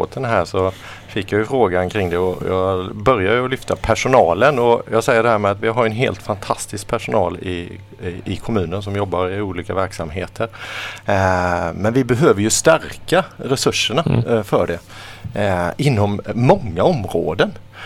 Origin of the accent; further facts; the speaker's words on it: Falkenberg, Halland County, Sweden; som man har varit medlem i sen hemma i Falkenberg